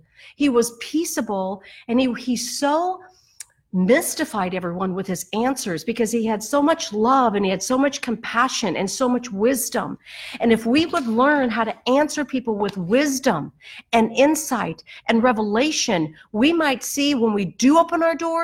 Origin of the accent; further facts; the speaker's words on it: United States; That's my right as a citizen, as an American, and as a Christian.